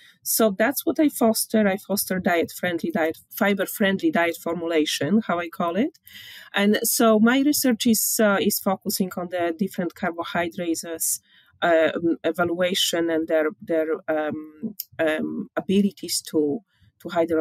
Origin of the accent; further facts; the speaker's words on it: Poland; moved away as an adult; now in Canada; I'm originally from Poland. I graduated from university, the most beautiful university in Europe, I may say, in Olsztyn. And I did my PhD and I came to Canada to do my postdoc.